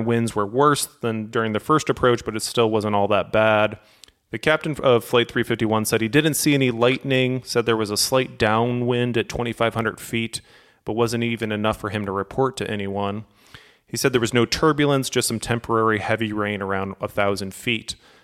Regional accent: St. Louis, Missouri, United States; but I'm from St. Louis, and I can remember plenty of times when I was growing up just playing in the backyard.

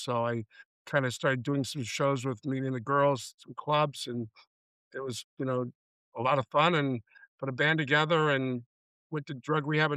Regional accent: Miami, Florida, United States; I'm in Miami. I live 10 miles from where I was born and where I grew up.

